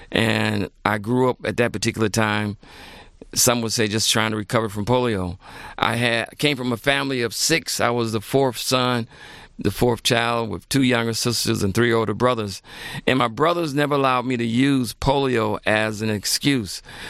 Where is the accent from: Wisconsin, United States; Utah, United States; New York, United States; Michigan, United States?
Michigan, United States; Detroit; You know, I grew up in Detroit, Michigan